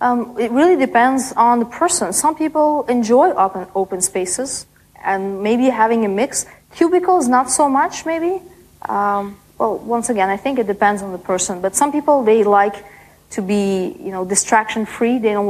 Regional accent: Canada; I speak in dollars, I'm from Canada

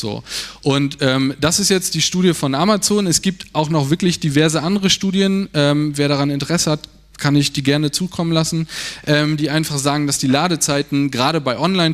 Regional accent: Schwerin, Mecklenburg-Vorpommern, Germany; Also ich komme aus Schwerin in Mecklenburg-Vorpommern.

